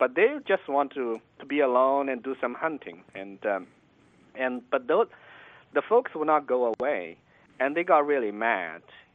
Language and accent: English; Alabama, United States; Later on in Alabama, my home state, in this cotton town